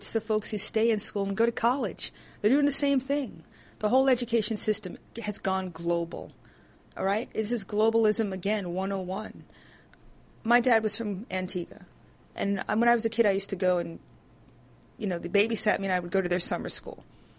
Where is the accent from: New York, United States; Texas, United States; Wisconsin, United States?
New York, United States; I'm almost embarrassed to say I'm from New York.